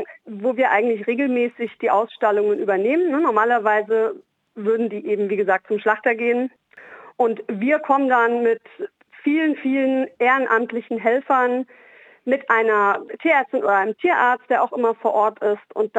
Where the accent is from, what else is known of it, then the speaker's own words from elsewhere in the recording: Hamburg, Germany; Ich komme aus Hamburg